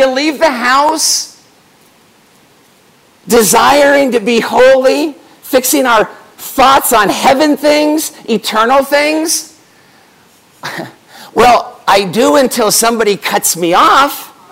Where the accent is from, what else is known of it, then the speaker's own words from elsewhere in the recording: Phoenix, Arizona, United States; I came from Phoenix.